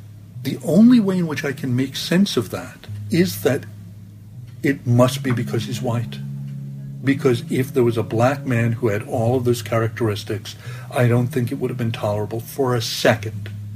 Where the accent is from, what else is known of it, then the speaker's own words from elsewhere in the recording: New York, United States; I mean, I'm from New York, so I know Trump.